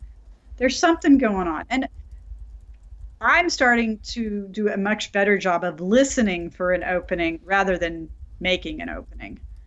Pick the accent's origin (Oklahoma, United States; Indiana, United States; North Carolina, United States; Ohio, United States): Oklahoma, United States; Oklahoma City; moved away as an adult; also born or lived in St. Louis; So I live in Oklahoma City now. I'd been in St. Louis for over 3 decades and just recently moved. I grew up in Oklahoma City, but it's a really different place from when I left many years ago.